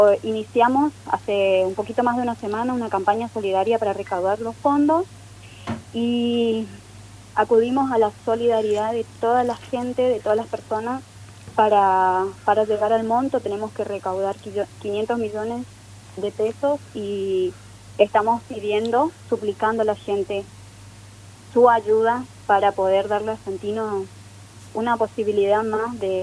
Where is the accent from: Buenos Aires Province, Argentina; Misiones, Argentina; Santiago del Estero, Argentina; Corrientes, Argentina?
Misiones, Argentina; Posadas; moved away as an adult; now in Buenos Aires, Argentina; nosotros somos de Posadas Misiones, pero estamos en Buenos Aires desde el 2024.